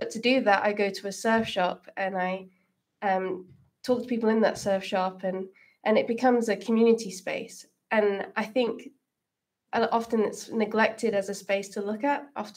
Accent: South West England, United Kingdom; Yeah, so I'm from Devon, which is where you have a big surf scene.

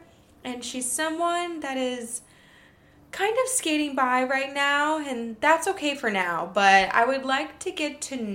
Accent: Michigan, United States; I know Corey's from Michigan. Shout out to Michigan. I'm from Michigan.

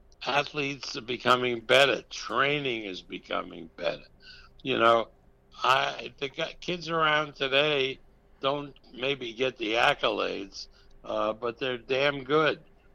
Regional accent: Las Vegas, Nevada, United States; I come from Las Vegas. I spend a lot of time in California, both states, Nevada and California.

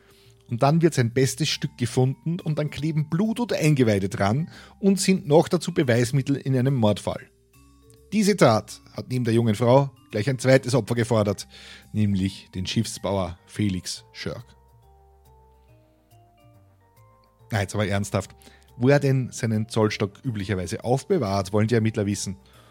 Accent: Austria; In Österreich sagt man ja einfach Meter oder Zentimeter dazu. Und dort am Land, wo ich herkomme

